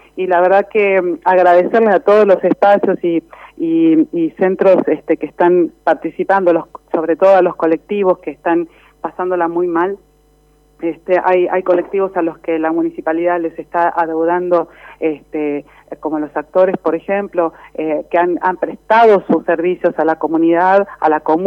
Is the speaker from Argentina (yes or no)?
yes; La Plata, Buenos Aires Province, Argentina; porque somos platenses, porque hacemos nuestra actividad con los vecinos platenses